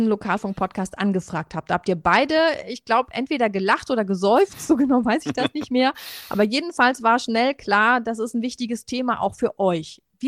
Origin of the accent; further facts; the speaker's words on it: North Rhine-Westphalia, Germany; als ich bin ja für mein Volontariat, ich komme ja aus der Nähe von Köln, ins Münsterland gezogen